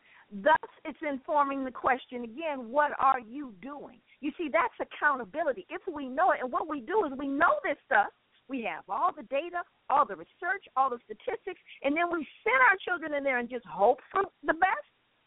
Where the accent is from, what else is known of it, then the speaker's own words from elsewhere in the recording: Los Angeles, California, United States; So I'm stopping, you know, I'm from South Central.